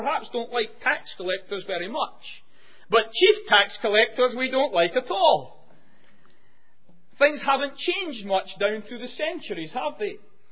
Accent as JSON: {"language": "English", "region": "Scotland", "country": "United Kingdom", "lives_now": "Northern Ireland", "said": "Now, I come from Scotland originally, but coming to you from Northern Ireland"}